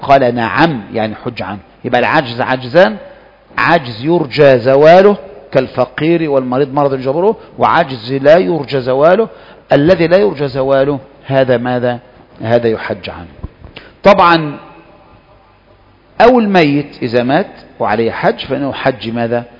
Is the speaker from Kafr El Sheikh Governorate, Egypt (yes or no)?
yes; Kafr El Sheikh, Kafr El Sheikh Governorate, Egypt; أنا مثلا من كفر الشيخ من مصر